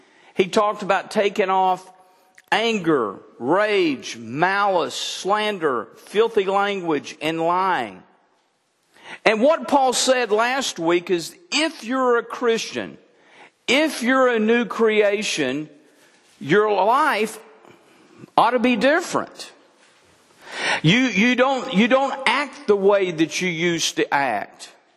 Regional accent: Denison, Texas, United States; I'm a redneck from Denison, Texas, who our idea of going on a cruise was taking a boat on Lake Texoma.

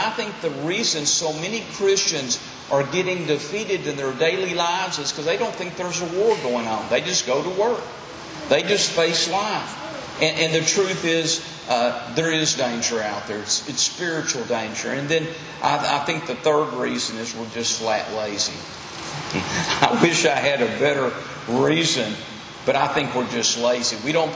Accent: Texas, United States; now in Mount Ida, United States; I'm from Texas. We have sand. We have stickers. We have, you know, concrete.

